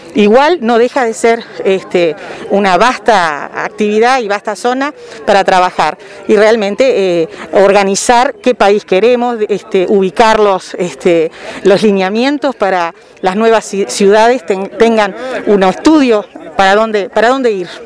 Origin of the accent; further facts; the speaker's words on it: Artigas, Uruguay; yo vengo del interior profundo, vengo de la República de Artigas, como digo normalmente